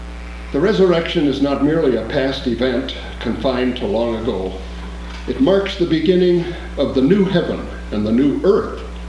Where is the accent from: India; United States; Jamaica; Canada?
United States; Rapid City, South Dakota; I grew up in Rapid City, South Dakota, a great big military base out there.